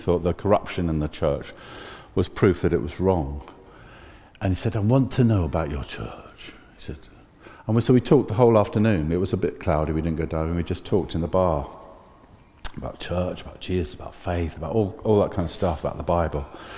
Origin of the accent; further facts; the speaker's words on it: Newcastle, North East England, United Kingdom; I'm from Newcastle.